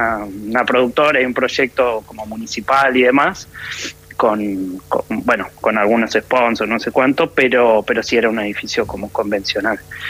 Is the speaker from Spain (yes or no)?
no; Argentina; yo soy argentino, también sí.